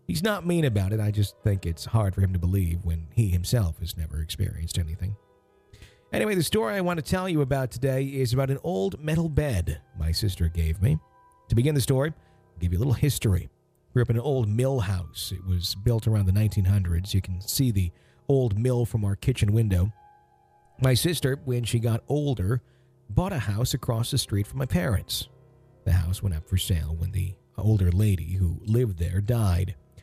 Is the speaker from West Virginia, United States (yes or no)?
no; Fond du Lac, Wisconsin, United States; it was in between Green Bay and my hometown in Fond du Lac.